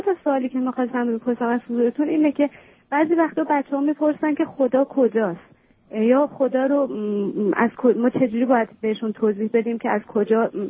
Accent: Iran; moved away as an adult; من ما تازه از ایران اومدیم خارج از کشور.

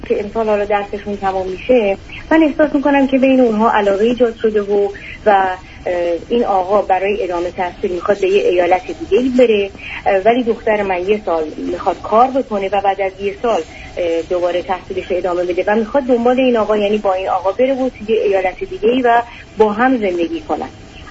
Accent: Iran; بالاخره ما ایرانی هستیم، یه رسم و رسوماتی داریم

